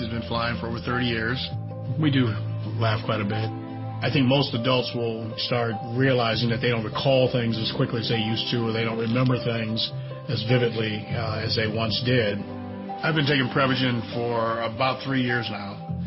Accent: Cleveland, Ohio, United States; I'm 68 years old. I grew up in Cleveland, Ohio, majored in business administration.

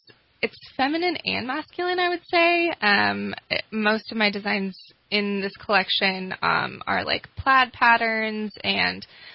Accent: Oregon, United States; also born or lived in Seattle; now in Reading, United States; No, I was actually born in Seattle, but I grew up most of my life in Oregon, so just right outside of Portland.

